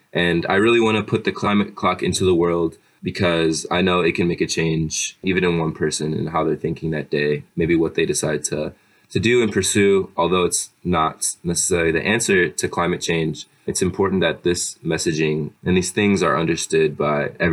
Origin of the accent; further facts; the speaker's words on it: Troy, Michigan, United States; I'm a senior studying mechanical engineering, and I'm originally from Troy, Michigan.